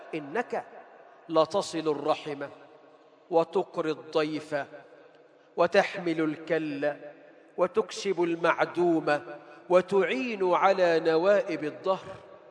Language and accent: Arabic; Egypt